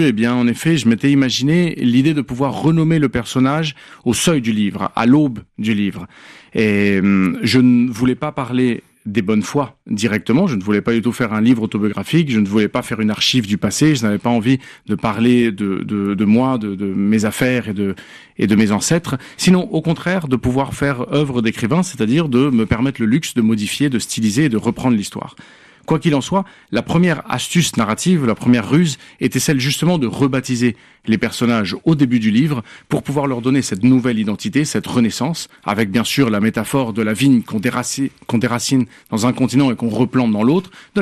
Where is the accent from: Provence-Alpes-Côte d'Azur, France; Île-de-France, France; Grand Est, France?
Île-de-France, France; Paris; born there; Je suis né à Paris, donc j'ai bien sûr l'héritage français. Mon père est chilien, donc il y a dans mon cœur, bien sûr, un pan qui est chilien. Et puis de l'autre côté, ma mère étant vénézuélienne de Maracaibo.